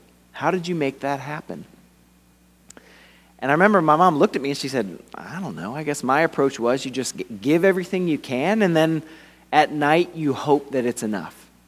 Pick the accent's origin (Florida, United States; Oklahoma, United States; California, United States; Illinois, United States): Florida, United States; Lakeland; Lakeland is my hometown. So coming here, Lake Gibson is not only a special community, but I know this town really well. This is the town that raised me